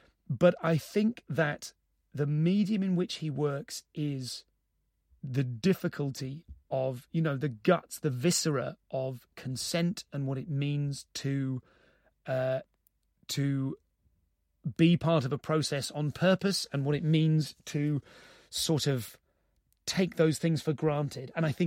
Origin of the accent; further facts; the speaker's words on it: England, United Kingdom; Colt Cabana, but I'm too English for that.